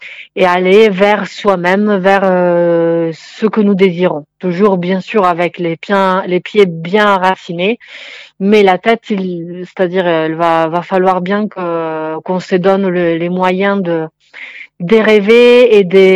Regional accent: Emilia-Romagna, Italy; Qui vient et venait d'Emilia-Romagne, une région au cœur de l'Italie, là d'où je viens aussi.

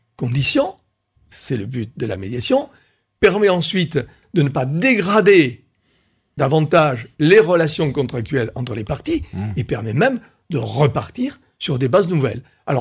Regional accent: Toulouse, Occitanie, France; born there; je suis toulousain de naissance, ouais. Mais également je suis aveyronnais par mes grands-parents. Ah, maternel, et je suis aussi albigeois mes grands-parents.

